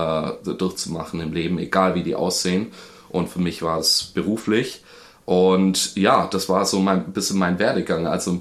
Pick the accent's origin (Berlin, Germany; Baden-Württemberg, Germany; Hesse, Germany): Baden-Württemberg, Germany; Langenau; also born or lived in Günzburg, Bavaria; aber zu meiner Schmach bin ich gebürtiger Bayer eigentlich. Mhm. Und bin dann in einem kleinen Dorf namens Langenau aufgewachsen.